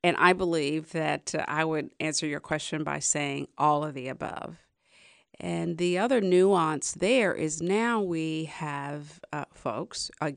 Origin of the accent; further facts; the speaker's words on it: West Virginia, United States; I talk about my home state of West Virginia, where there was significant unemployment.